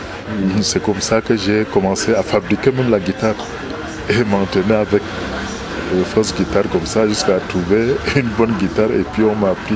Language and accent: French; Kaélé, Far North, Cameroon; Je suis natif de Kaélé, autochtone même de Kaélé. Je suis né en 67.